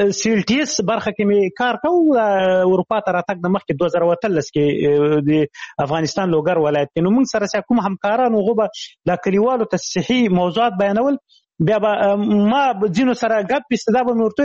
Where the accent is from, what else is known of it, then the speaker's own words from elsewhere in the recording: Khyber Pakhtunkhwa, Pakistan; ماشومتوب په شمشتو کې تیر کړی شمشتوي مهاجرینو کمپوس